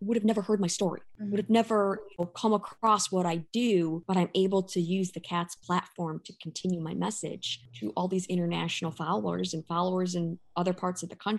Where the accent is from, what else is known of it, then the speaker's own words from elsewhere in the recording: Illinois, United States; I started in my home state of Illinois.